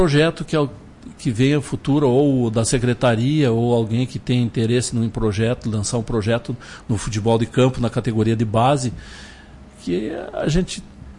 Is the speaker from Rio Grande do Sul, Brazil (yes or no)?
yes; Bom Jesus, Rio Grande do Sul, Brazil; also born or lived in Caxias do Sul; Morei 50 anos em Caxias, sou de Bom Jesus, mas morei 50 anos em Caxias, então sou quase mais caxiense que bonjesuense.